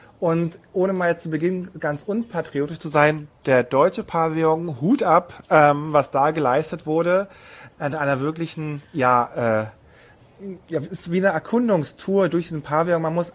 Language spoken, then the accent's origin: German; Germany; Also da für uns als Deutsche mal wirklich Chapeau